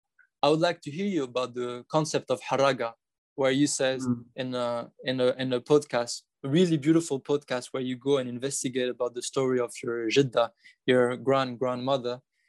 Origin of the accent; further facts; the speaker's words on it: Morocco; and I grew up in Morocco